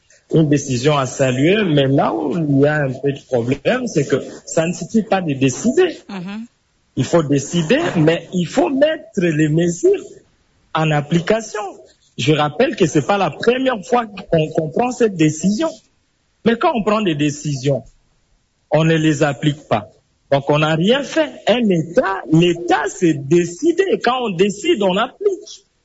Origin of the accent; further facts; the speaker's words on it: Ituri, DR Congo; je viens de l'Ituri.